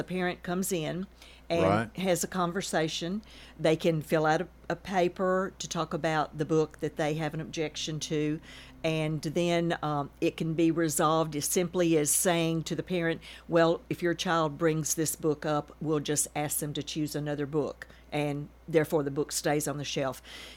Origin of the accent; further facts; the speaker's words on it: Nashville, Tennessee, United States; now in Murfreesboro, United States; Well, I was originally from Nashville. I moved to Murfreesboro in 1966.